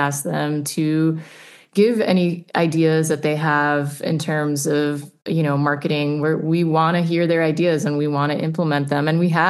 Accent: Miami, Florida, United States; now in New York, United States; Especially because I grew up in Miami where every second or third person is Cuban. There's such a big Cuban community there.

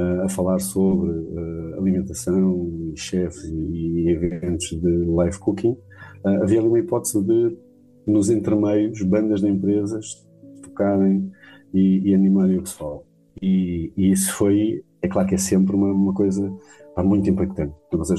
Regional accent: Cova da Piedade, Setúbal, Portugal; eu sou nascido e criado na Cova da Piedade, a minha mãe é de Vila Buim, o meu pai é de um sítio também muito perto, é de Miranda do Douro, de Genísio, portanto, uma aldeia perto de Miranda do Douro, portanto, dois mundos muito, muito separados.

